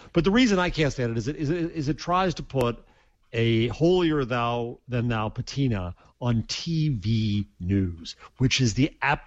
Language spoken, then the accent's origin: English; United States; I'd get like, hi, I'm from America, I'm sorry.